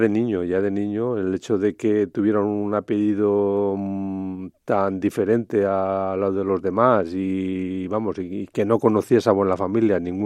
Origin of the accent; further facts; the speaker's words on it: La Carolina, Andalusia, Spain; les dije de parar en mi pueblo, que es La Carolina, en la provincia de Jaén, para que lo conocieran